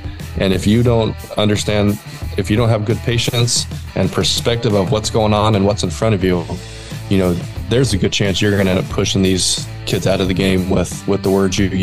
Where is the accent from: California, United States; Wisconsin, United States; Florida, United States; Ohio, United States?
California, United States; also born or lived in Washington; now in Texas, United States; So originally from California, but have spent most of my life in the Northwest.